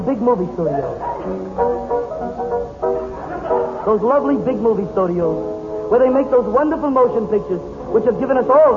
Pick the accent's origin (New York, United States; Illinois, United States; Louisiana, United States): New York, United States; You know, I come from New York, as if you thought I was from London.